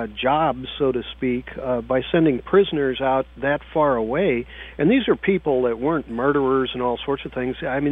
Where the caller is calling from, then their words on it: California, United States; Nowadays, they're getting into these privatized prisons where I'm calling you from California